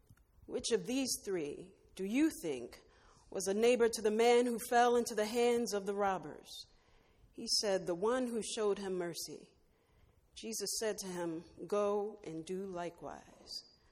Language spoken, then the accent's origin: English; Philadelphia, Pennsylvania, United States; being 10 years old, African-American little girl growing up in West Philadelphia, you know, sometimes looking for hope